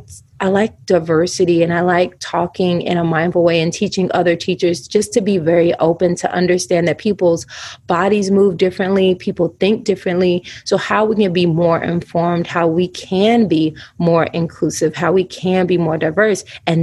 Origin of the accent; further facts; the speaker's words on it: Tennessee, United States; where I grew up in Tennessee, places in the South where things are a bit more segregated.